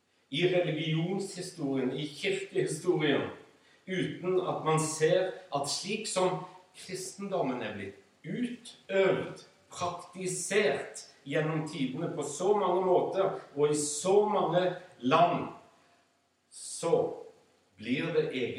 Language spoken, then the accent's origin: Norwegian; Sandnes, Rogaland, Norway; For å fortelle min egen troshistorie, så vokste jeg opp nede på Sandnes.